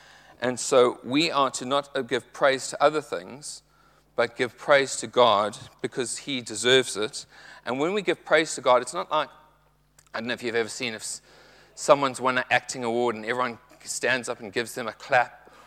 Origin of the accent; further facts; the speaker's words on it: KwaZulu-Natal, South Africa; the place I grew up in South Africa. It's on the East Coast, probably most well known for the Anglo-Zulu War area, but it's a very tropical climate. The ocean's really warm.